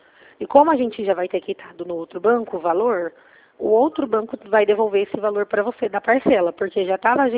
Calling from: Presidente Prudente, São Paulo, Brazil

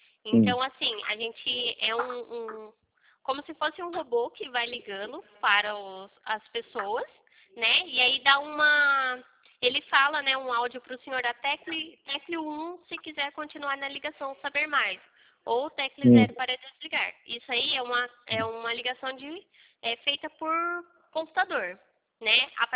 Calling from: Santa Bárbara d'Oeste, São Paulo, Brazil; Eu falo aqui de Santa Bárbara do Oeste, né? Interior de São Paulo. Eu fico no meio de Campinas e Piracicaba.

